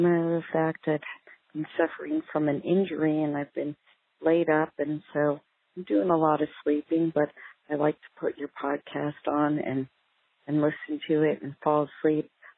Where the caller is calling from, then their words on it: Tucson, Arizona, United States; I'm calling from Tucson, Arizona.